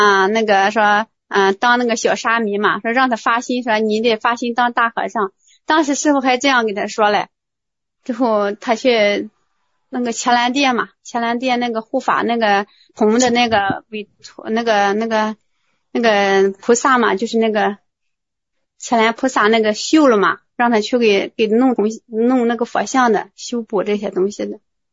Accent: Linshu, Shandong, China; 我们是临沂的哈，临沭的

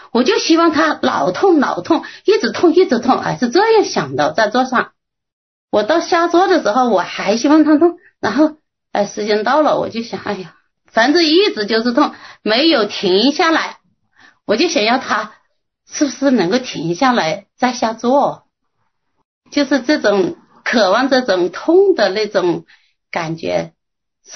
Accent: Hunan, China; 我啊，我们是湖南的。

